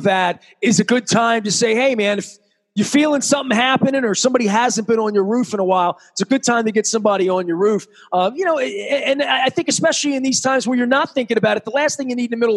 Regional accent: Dundalk, Maryland, United States; I grew up in Dundalk, little home, row home, whatever, little house attached to five other houses.

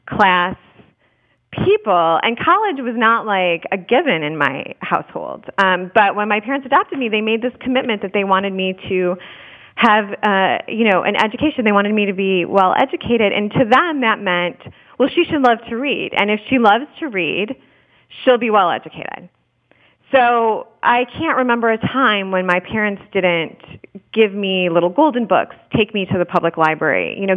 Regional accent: Michigan, United States; I was raised in Michigan. I'm the only adopted child of a factory worker who had an eighth grade education.

